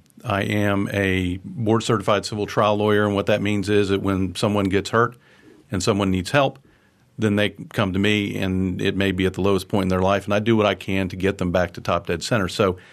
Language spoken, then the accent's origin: English; Tallahassee, Florida, United States; I grew up here in Tallahassee, went to elementary and middle and high school here, graduated from Lincoln High School